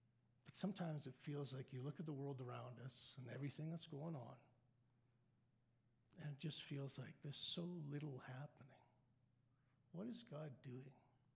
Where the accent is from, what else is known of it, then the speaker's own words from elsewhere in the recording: Winnipeg, Manitoba, Canada; We grew up in Winnipeg